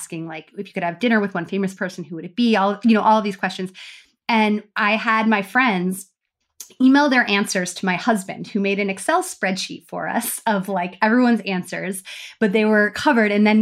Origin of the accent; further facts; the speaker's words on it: United States; now in Canada; We all live in Canada, but we're American.